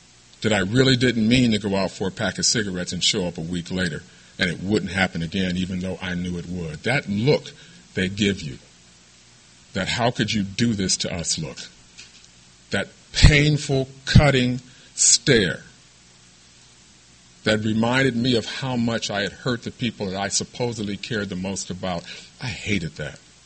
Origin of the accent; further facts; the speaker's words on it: Midwest, United States; I came from the Midwest, from a middle-class family that did everything they could to see to it that I had opportunities that they did not have.